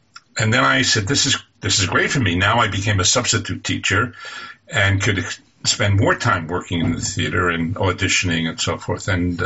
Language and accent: English; New York, United States; I think that's growing up in the Catskills and being in, you know, in the entertainment, a world of entertainment in the summers